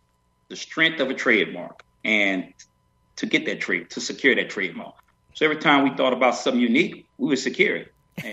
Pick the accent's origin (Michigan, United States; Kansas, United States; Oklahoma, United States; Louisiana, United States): Louisiana, United States; I'm Creole, you know, but I grew up in a Cajun community.